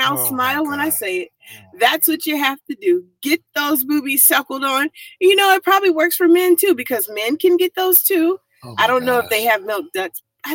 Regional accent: West Coast, United States; So I'm from the West Coast.

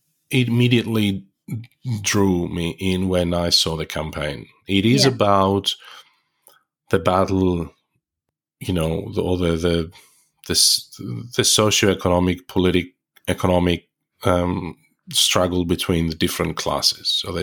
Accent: Greece; English is a second language; where I grew up in Greece, the exposure we had to, you know, these kinds of learnings was very, very limited.

